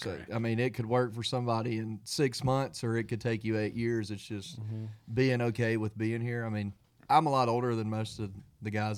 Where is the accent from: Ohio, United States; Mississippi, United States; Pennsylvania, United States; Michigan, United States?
Mississippi, United States; Phoebe; I'm from Phoebe, Mississippi. It's about 20 minutes north of Starkville, Mississippi. Mm-hmm. It's a small town.